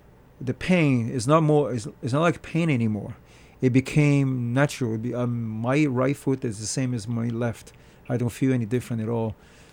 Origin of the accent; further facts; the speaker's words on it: Rio de Janeiro, Brazil; I'm originally from Rio, Rio de Janeiro, Brazil. And, you know, the Brazilians are quite very, I'd say, too much into fitness. So I grew up like that.